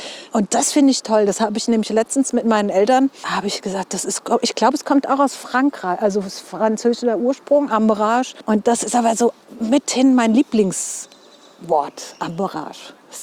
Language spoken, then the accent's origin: German; Mainz, Rhineland-Palatinate, Germany; Ja, ich bin in Mainz geboren